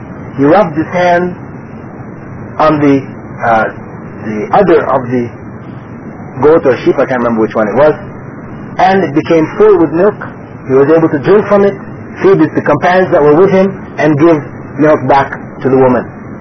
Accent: United States; I'm from America.

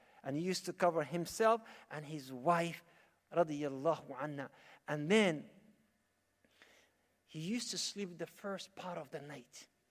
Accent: Saudi Arabia; now in Canada; Back home, I remember when I was growing up in Saudi

